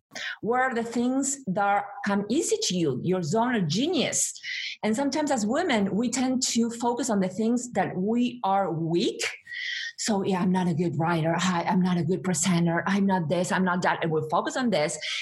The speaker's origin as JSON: {"language": "English", "country": "Argentina", "second_language": "English", "said": "I come from Argentina"}